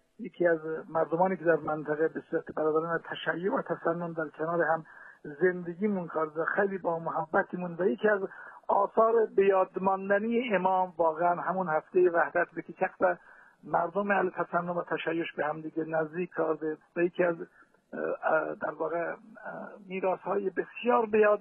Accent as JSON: {"language": "Persian", "country": "Iran", "said": "ما شخصا به عنوان یک ایرانی، یک فرد روستایی، شهری، شهرستانی"}